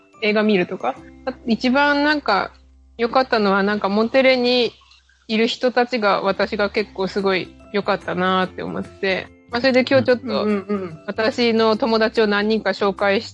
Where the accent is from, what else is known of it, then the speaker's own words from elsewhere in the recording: Sendai, Miyagi, Japan; なんか、私、出身が仙台なんですけど、